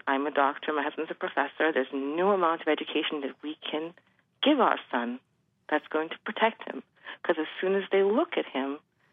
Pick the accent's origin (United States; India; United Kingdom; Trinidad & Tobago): Trinidad & Tobago; now in Cambridge; Hi, I'm just calling because I'm from Trinidad. I'm Afro-Caribbean.